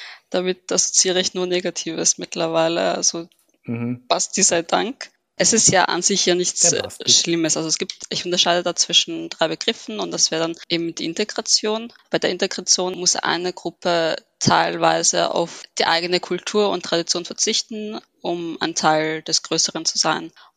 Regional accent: Vienna, Austria; born there; ich bin gebürtige Wienerin, habe Wurzeln in Ägypten, bin aber doch irgendwo heimatlos.

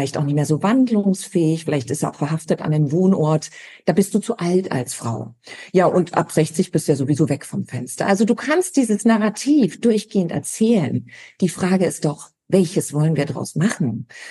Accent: East Germany, Germany; Ich wollte nicht sagen, ich komme aus dem Osten, du hast irgendwie einen Stempel drauf.

